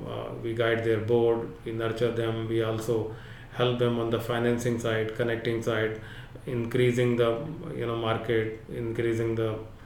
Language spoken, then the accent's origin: English; Tikunia, Uttar Pradesh, India; And I grew up a village near UP, near Lucknow. District is called Tikunia Kiri in Lakhimpur.